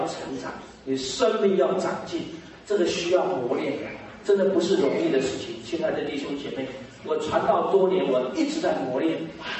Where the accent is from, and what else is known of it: Taiwan; born or raised there; also born or lived in United States